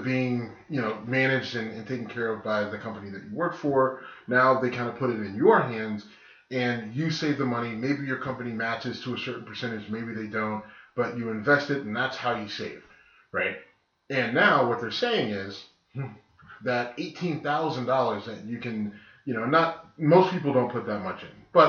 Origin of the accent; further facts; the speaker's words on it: Youngstown, Ohio, United States; Right. I'm from Youngstown, same thing.